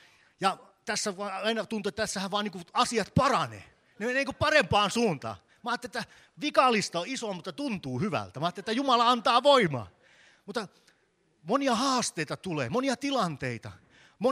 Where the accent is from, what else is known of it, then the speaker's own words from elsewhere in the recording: Ostrobothnia, Finland; Vaikka ollaan pohjalaisia, niin on semmoinen vire, että kyllä ne muut osaa paremmin